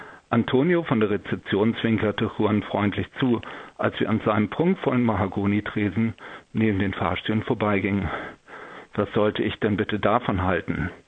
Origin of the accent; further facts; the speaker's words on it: Lower Saxony, Germany; Und ich bin ja in der Heide aufgewachsen